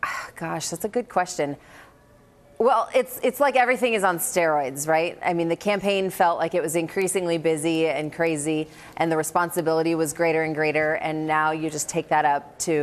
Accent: California, United States; from California."

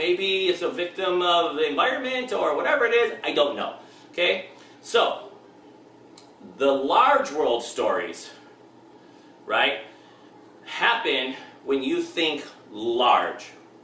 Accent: Michigan, United States; I'll never forget, I grew up in Michigan, and we used to go to Canada

